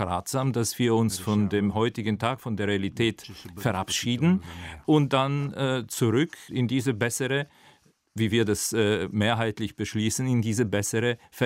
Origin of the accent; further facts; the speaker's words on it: Bulgaria; in meinem Heimatland Bulgarien.